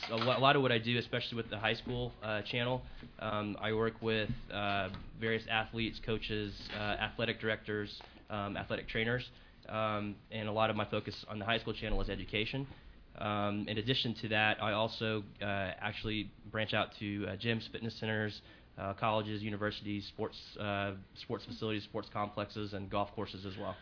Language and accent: English; Houston, Texas, United States; born there; also born or lived in Louisiana; I've lived in 5 different states. So I was actually born here in Houston. We moved to Louisiana, which is usually when I'm asked where I'm from